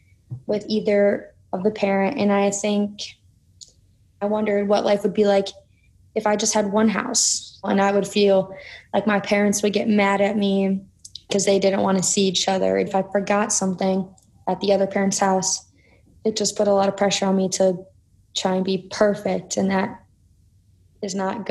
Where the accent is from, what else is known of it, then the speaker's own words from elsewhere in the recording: Cleveland, Ohio, United States; I'm 15 years old, and I'm from Cleveland, Ohio.